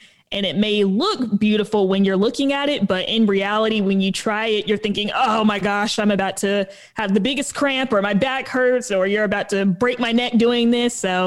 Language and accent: English; the South, United States; but with me growing up in the South, that is just something that even above premarital sex, masturbation is one of those things that is just a no-no